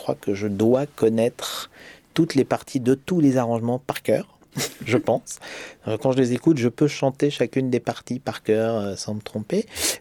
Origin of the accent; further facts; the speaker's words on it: Côte d’Ivoire; born there; je vivais en Côte d'Ivoire. Je suis né en Côte d'Ivoire.